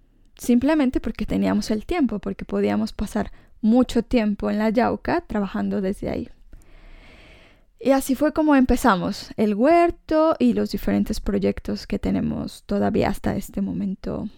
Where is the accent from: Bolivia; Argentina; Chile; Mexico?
Mexico; que soy mexicana, que estoy acostumbrada a cierta dieta